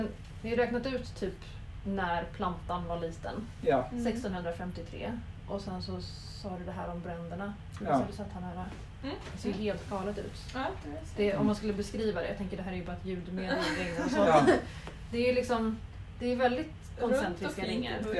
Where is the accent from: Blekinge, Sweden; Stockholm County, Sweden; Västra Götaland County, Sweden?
Stockholm County, Sweden; Stockholm; jag är från Stockholm egentligen och flyttade ner till Skåne det året